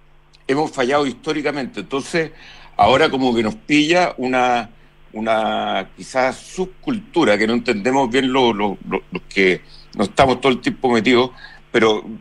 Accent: Chile; nosotros cuando como chilenos nos dedicamos

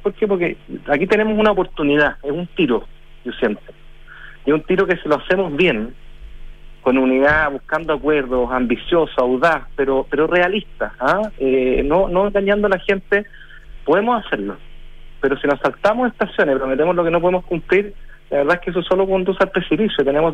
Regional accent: Chile; como chilenos

